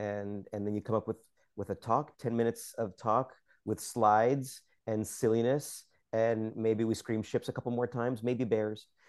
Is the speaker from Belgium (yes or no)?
no; California, United States; We're both from the Bay Area.